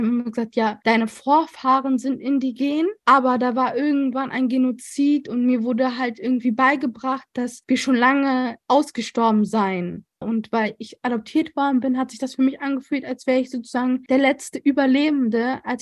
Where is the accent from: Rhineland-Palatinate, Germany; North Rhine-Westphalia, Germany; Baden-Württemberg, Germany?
North Rhine-Westphalia, Germany; born or raised there; also born or lived in Colombia